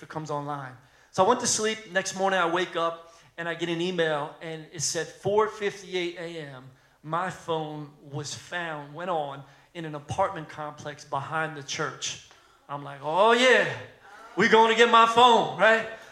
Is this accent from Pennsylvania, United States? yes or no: yes; Philadelphia, Pennsylvania, United States; I'm from Philly. I've had my car stolen.